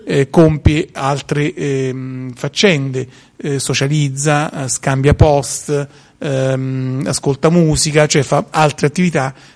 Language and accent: Italian; Rome, Lazio, Italy; Io sono da Roma